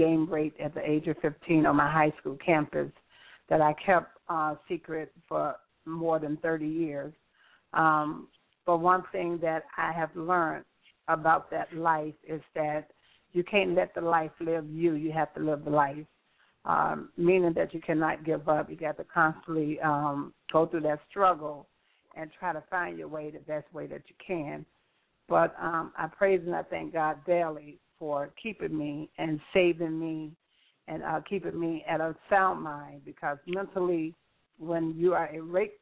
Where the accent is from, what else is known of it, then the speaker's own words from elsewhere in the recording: Clarkston, Mississippi, United States; now in Syracuse, United States; I'm from Clarkston, Mississippi. I now reside in Syracuse, New York